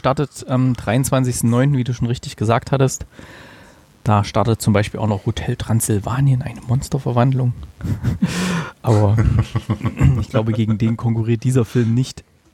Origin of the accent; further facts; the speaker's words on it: East Germany, Germany; Ich bin ja ein Kind der Olsen-Bande, muss ich jetzt mal sagen. Es war ja bei uns in der DDR das Ding